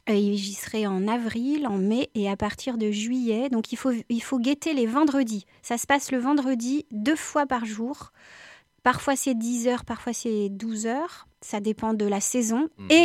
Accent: Brive-la-Gaillarde, Nouvelle-Aquitaine, France; also born or lived in Paris; moi je suis née à Paris, mais très vite ma famille s'est installée à Brive-la-Gaillarde et dans le nord du Lot. Mmh. Je considère que je suis de là-bas

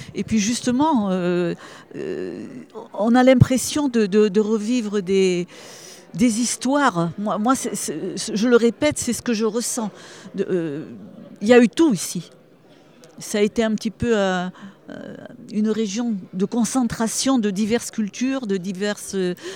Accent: Algeria; born there; Dans le pays où je suis née, en Algérie.

